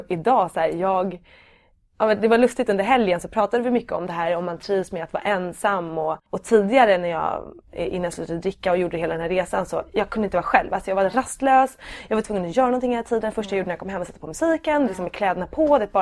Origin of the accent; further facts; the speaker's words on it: Dalarö, Stockholm County, Sweden; jag kommer ju utifrån Dalarö där jag är uppvuxen, och där är ju ganska liksom skyddat på något vis. Det är väldigt litet, alla känner alla